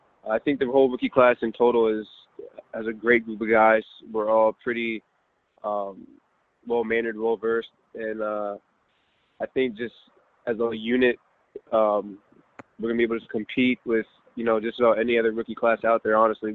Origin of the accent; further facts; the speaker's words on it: Gaithersburg, Maryland, United States; I was born and raised in Gaithersburg, Maryland.